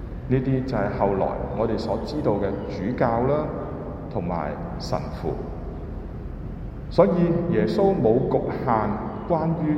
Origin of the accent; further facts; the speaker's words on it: China; 我们有没有、啊、我们中国人的文化一样有的